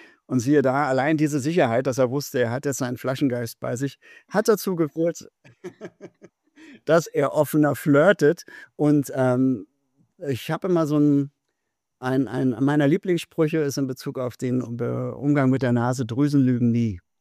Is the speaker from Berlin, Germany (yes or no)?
yes; Berlin, Germany; ich komme ursprünglich aus Berlin